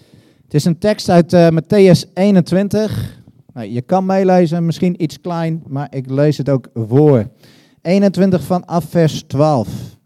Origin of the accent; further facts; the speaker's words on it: Zwolle, Overijssel, Netherlands; Ik kom uit Zwolle, dus praktisch om de hoek.